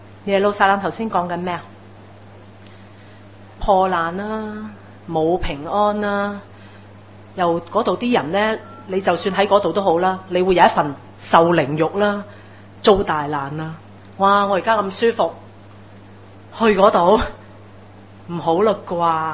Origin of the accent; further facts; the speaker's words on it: Hong Kong; 所以我哋香港人啦、或者中國人都好多時都係事不關己就己不勞心